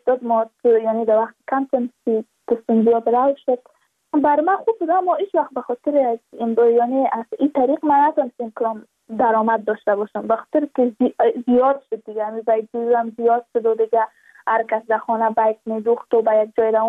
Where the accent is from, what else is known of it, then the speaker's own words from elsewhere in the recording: Badakhshan, Afghanistan; چون ما از بدخشان هستیم